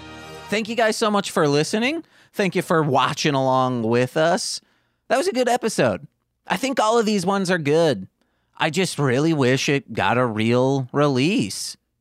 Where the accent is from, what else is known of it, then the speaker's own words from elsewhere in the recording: Michigan, United States; accent: Michigan; man, my Michigan accent really comes out when I say Japanese anime adaptation.